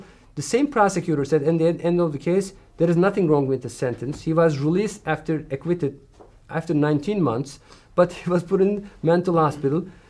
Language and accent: English; Turkey; English is a second language; I am from Turkish nation, and from Islamic Ummah.